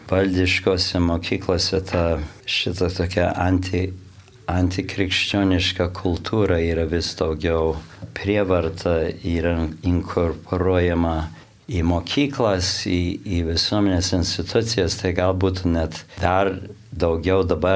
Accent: Chicago, Illinois, United States; aš jau gimęs ir augęs Čikagoje ir mano vaikai jau, reiškia, antrą kartą gimę Amerikoje

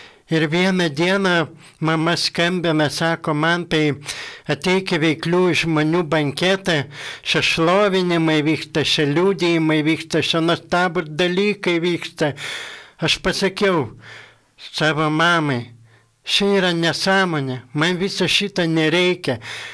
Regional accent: Panevėžys, Panevėžys County, Lithuania; 39 metai, esu iš Panevėžio. Dievą pažinau per savo tikėjimo kelią, per ligas, nes aš gimiau su daug ligų, gimiau tikinčioj šeimoje

